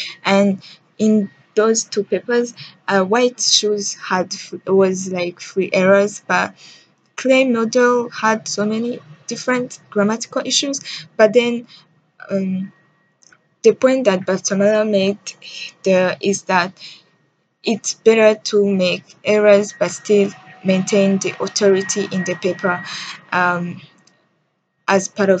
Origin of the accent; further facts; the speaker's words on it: Rwanda; I grew up in Rwanda and I really had a different education system compared to the one I'm having here in college.